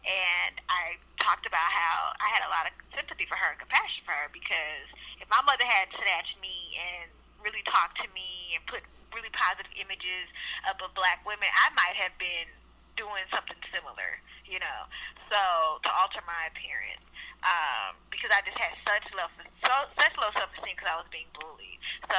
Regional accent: Oakland, California, United States; Yeah, growing up in Oakland in the 80s, so I was the only child.

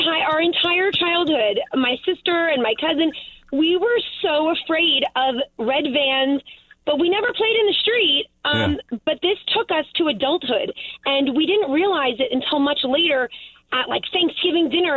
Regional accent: Queens, New York, United States; So I grew up in Queens, so it was never a good thing to play in the street.

